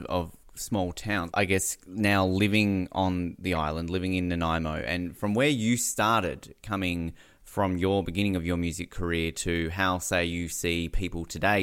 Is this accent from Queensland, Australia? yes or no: no; Tasmania, Australia; I'm from Tasmania, so, you know, I'm not quite from the big smoke, but I'm much more of a Melbourne man.